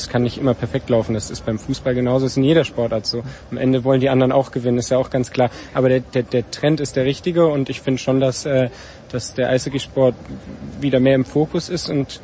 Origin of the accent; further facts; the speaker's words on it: Düsseldorf, North Rhine-Westphalia, Germany; born there; ich bin in Düsseldorf geboren